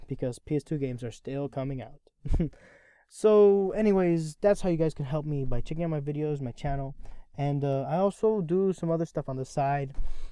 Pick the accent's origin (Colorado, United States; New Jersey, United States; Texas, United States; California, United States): New Jersey, United States; born there; well, I was born in New Jersey. And they're like, whoa, yeah, I can kind of tell with your voice.